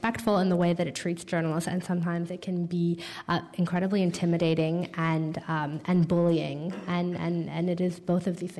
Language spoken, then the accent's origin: English; United States; moved away; well, I grew up in America and now I'm here.